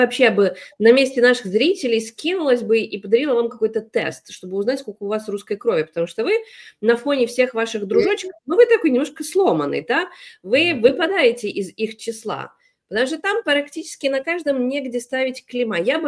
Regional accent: Ukraine; я тут даже обратила внимание на эту тему не столько как журналист, сколько как украинка.

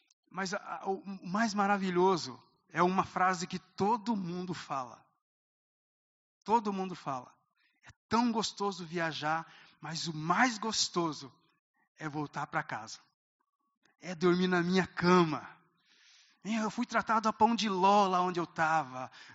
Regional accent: Ibaiti, Paraná, Brazil; born there; eu ia voltar para a minha terra, onde eu nasci. Ibaiti

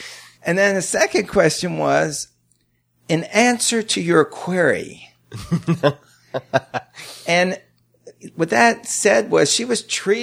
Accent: Yonkers, New York, United States; also born or lived in Brooklyn; Born in Brooklyn and moved to Yonkers, New York, where I did second grade and third grade.

